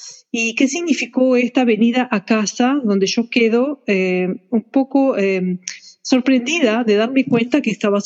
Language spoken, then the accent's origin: Spanish; Argentina; now in Canada; Y viviendo aquí, cuando yo me mudé, emigré de la Argentina a Canadá, en muchas oportunidades mi abuelo se presentó en sueños.